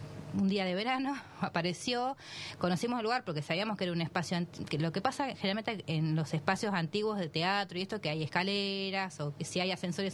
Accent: Argentina; nosotros estamos en nuestros orígenes como personas, más que nada como argentinos, somos esto, el crisol

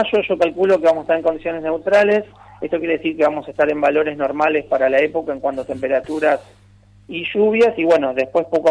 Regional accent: San Fernando, Buenos Aires Province, Argentina; Nosotros somos de San Fernando, de Gran Buenos Aires, ahí pegadito a Tigre, al municipio de Tigre, así que de toda la vida, y mi familia está toda ahí.

